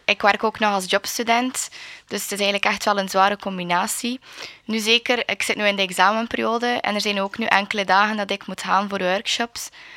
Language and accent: Dutch; Bruges, West Flanders, Belgium; ik ben finaliste Miss Présence. Ik kom uit Brugge. Ik ben een 19-jarige student die de opleiding sociaal werk volgt.